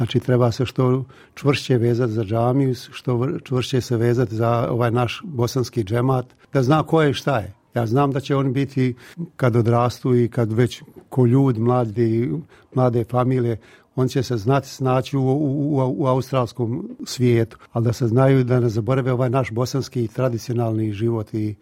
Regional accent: Bosnia & Herzegovina; moved away; kako se nekada radilo dol kod nas u Bosni, a onda ovdje im primjerom pokazuješ

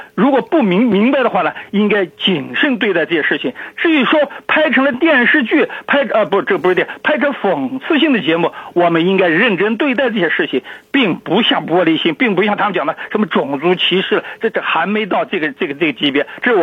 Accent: China

